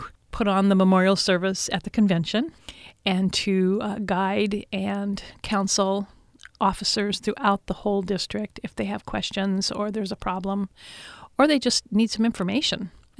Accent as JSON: {"language": "English", "town": "Petersburg", "region": "Alaska", "country": "United States", "tie": "born or raised there", "said": "As a child growing up in Petersburg, one of my first memories is winning a chocolate cake"}